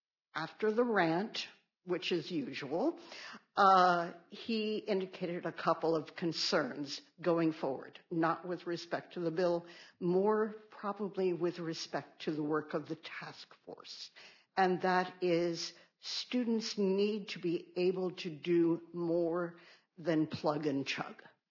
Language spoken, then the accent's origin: English; Miami, Florida, United States; We are both from Miami.